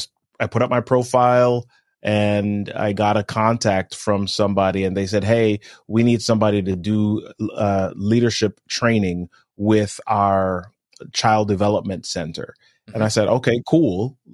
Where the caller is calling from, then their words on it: Maryland, United States; I'm in Maryland, man.